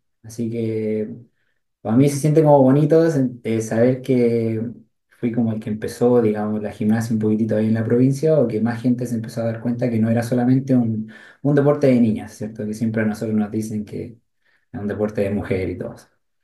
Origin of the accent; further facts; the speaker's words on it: Chile; yo tengo 32 años, soy chileno y he estado viajando y adquiriendo nuevas experiencias